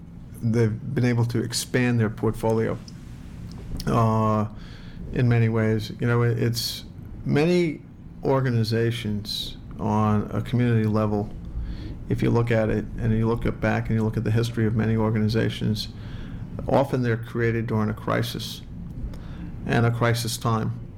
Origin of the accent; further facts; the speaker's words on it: Brooklyn, New York, United States; I grew up in Brooklyn.